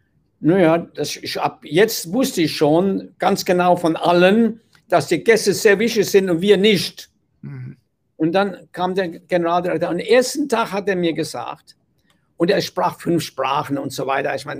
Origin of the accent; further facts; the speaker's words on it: Winningen, Rhineland-Palatinate, Germany; moved away; Ich bin damals aus meinem Heimatdorf Winningen in der Mosel weggegangen.